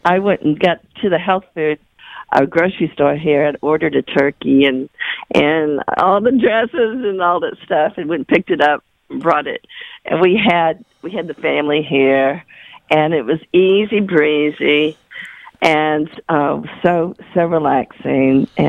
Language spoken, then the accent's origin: English; the South, United States; accent: Southern; they tried to kind of dampen down my Southern accent a little bit.